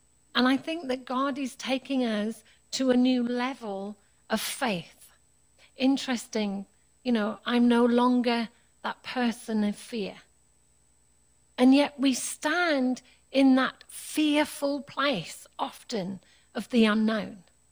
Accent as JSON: {"language": "English", "country": "United Kingdom", "said": "I'm a true Brit. I don't know about anyone else, but I am British through and through."}